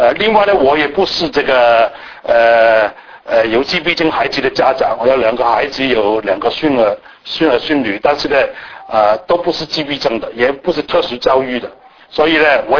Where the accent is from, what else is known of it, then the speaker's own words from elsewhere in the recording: Hong Kong; accent: Hong Kong; first language yue; Chinese is a second language; 我是香港人，香港出生，香港长大，讲的国语都是香港口音，所以本来是粤语的，